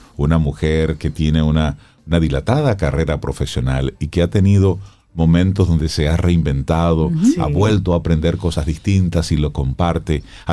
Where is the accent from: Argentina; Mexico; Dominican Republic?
Dominican Republic; Salcedo, Hermanas Mirabal; Mira, yo que soy de Salcedo, están publicando mucho un río que hay en Salcedo.